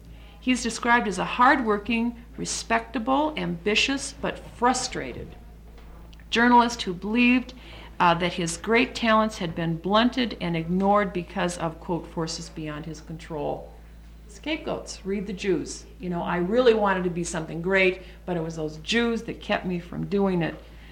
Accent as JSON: {"language": "English", "region": "Minnesota", "country": "United States", "said": "I'm from Minnesota, and I like Dave Durenberger."}